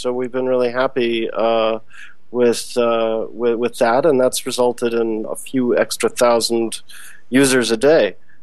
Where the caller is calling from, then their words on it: Manhattan, New York, United States; I'm calling today from Tower 2 of OEI headquarters here in Midtown Manhattan, which is, of course, my apartment.